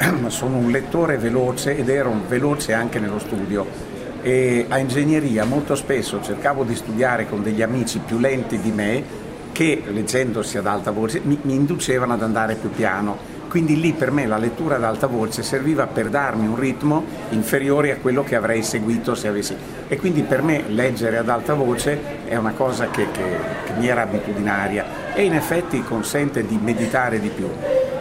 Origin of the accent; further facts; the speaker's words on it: Bologna, Emilia-Romagna, Italy; Io sono di Bologna e ho fatto il liceo classico a Galvani